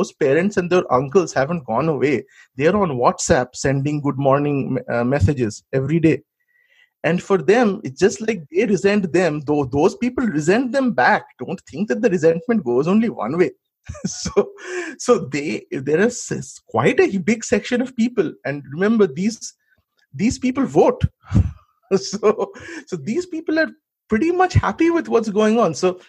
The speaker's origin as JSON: {"language": "English", "region": "West Bengal", "country": "India", "tie": "born or raised there", "said": "I grew up in Bengal where they would fight all the time."}